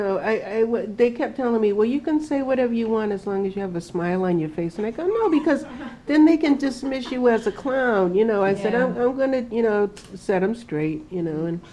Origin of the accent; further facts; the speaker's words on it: Mashpee, Massachusetts, United States; because growing up in Mashpee, you were related to everybody by blood or marriage